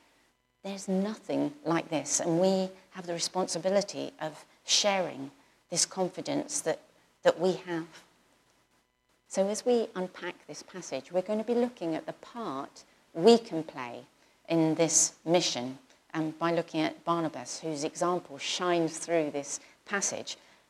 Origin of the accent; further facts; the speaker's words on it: Southampton, South East England, United Kingdom; I'm from Southampton